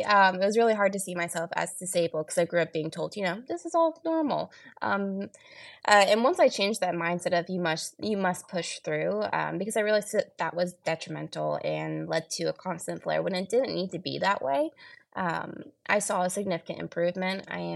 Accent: Georgia, United States; Oh, I'm from Georgia.

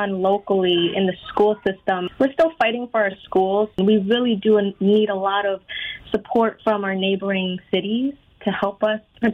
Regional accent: Spring Valley, New York, United States; I grew up in Spring Valley, New York, my whole life. So I grew up listening to a lot of R&B and hip-hop, so it's very different.

